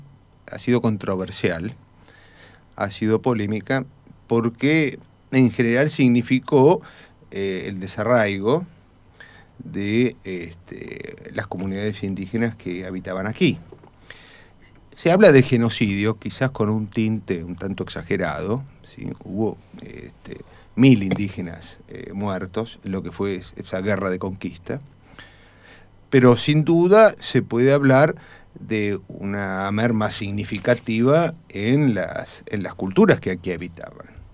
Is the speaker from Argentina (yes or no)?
yes; Neuquén, Argentina; also born or lived in Buenos Aires; Hace un poco más de 35 años que vivo en Neuquén, yo tengo 50 y vivo desde los 11 años, así que hace 39 años que vivo acá. Vine con mis padres y con mis hermanos, vinimos de Buenos Aires